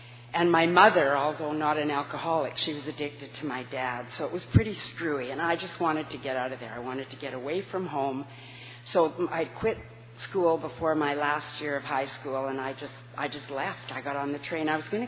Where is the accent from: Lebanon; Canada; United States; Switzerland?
Canada; Winnipeg, Manitoba; I grew up in Winnipeg, Manitoba, in a fairly dysfunctional alcoholic home.